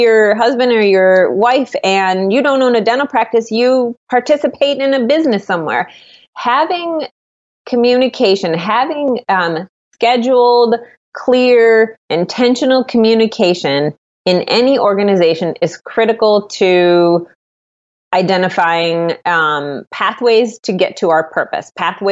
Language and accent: English; Cleveland, Ohio, United States; They always ask me if I'm from Texas. Yeah. I'm not, just here from Cleveland, Ohio.